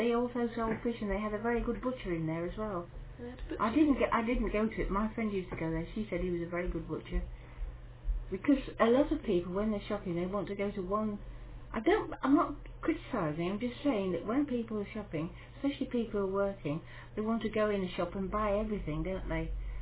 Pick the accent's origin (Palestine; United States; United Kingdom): United Kingdom; Lincoln, East Midlands; also born or lived in Wolverhampton; I was born in Wolverhampton, but we moved to Lincoln when I was six. So we moved away in 1951 when my husband was joined the police, and we were sent to Scunthorpe.